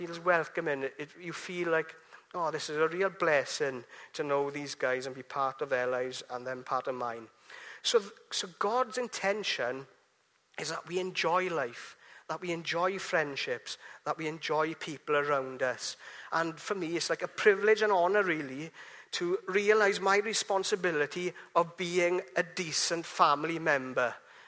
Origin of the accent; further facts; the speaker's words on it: Llanelli, Wales, United Kingdom; But I was brought up in Llanelli. Mother, father, great people brought me up, very kind, and two brothers as well.